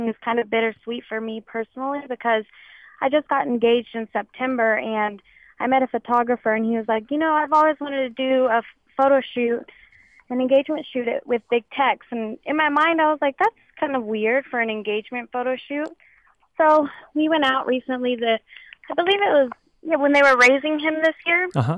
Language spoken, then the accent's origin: English; Texas, United States; I'm from Texas. I've been born and raised here